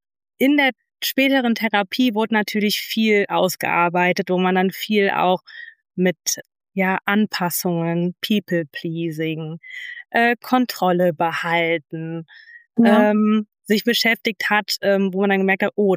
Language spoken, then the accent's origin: German; Düsseldorf, North Rhine-Westphalia, Germany; bin 32 Jahre alt, komme aus Düsseldorf